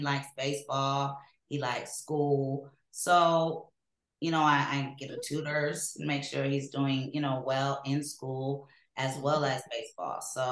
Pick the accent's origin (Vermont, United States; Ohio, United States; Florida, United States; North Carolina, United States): Ohio, United States; Cleveland; I'm from Cleveland. We've established that.